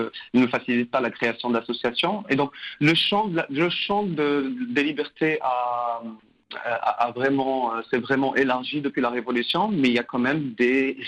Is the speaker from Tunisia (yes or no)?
yes; Tunisia; que moi-même j'ai connue personnellement en grandissant en Tunisie dans les années 90.